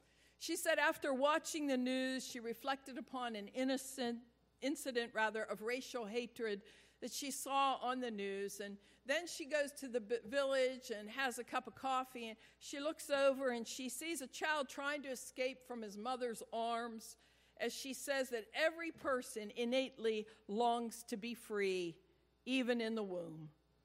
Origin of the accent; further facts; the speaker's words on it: Pittsburgh, Pennsylvania, United States; it could have happened here in my hometown. It could have happened right here in downtown Pittsburgh.